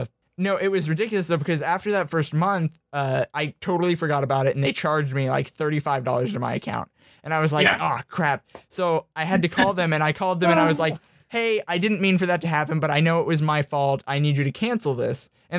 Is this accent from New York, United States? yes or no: no; Indiana, United States; And I was like, you know, I'm from Indiana, so I could go up to, like, Chicago. I could go over to Cincinnati, Ohio